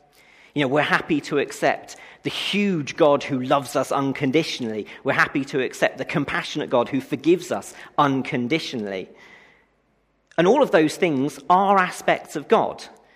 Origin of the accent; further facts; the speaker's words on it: England, United Kingdom; And it's not really helped by the fact that we're very British. I can't be holy. I'm far too English for that kind of thing.